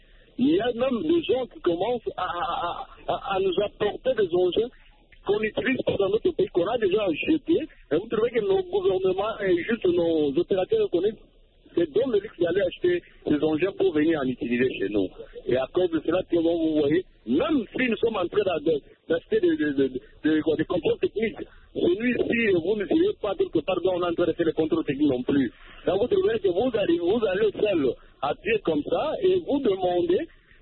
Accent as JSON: {"language": "French", "country": "DR Congo", "said": "chez nous, à l'RDC, on l'utilise."}